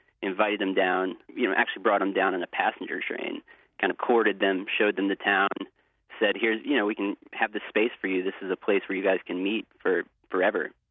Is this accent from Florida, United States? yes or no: no; North Carolina, United States; I went through my home state of North Carolina